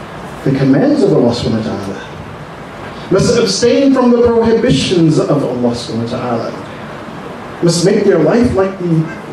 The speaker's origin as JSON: {"language": "English", "country": "United States", "said": "because I was from America."}